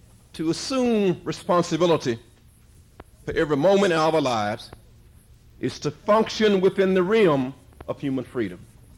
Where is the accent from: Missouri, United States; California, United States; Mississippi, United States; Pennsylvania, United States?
Mississippi, United States; Hattiesburg; When I was growing up in my hometown in Hattiesburg, Mississippi, many years ago